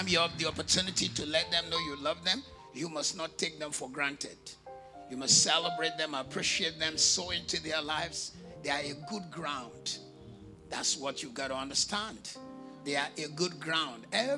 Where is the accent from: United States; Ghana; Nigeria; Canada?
Nigeria; I can tell you as a Nigerian, I only know two families that have kept wealth for four generations.